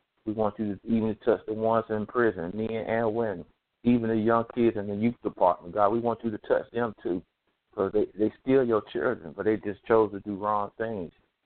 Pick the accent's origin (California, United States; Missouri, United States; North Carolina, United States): North Carolina, United States; Rocky Mount; I'm originally from Rocky Mount, North Carolina, but I reside in Eaton, North Carolina.